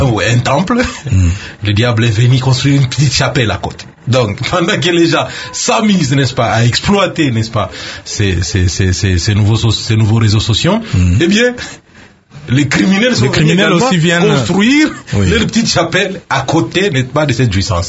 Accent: DR Congo; Chez nous, au Congo en particulier, il date des années 2000, principalement.

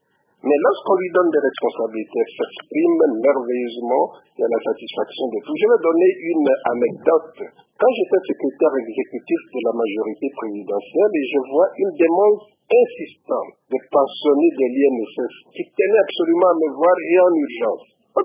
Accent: Nord-Ubangi, DR Congo; je suis un Congolais et natif de la province de l'Équateur et particulièrement dans le nord Ubangi.

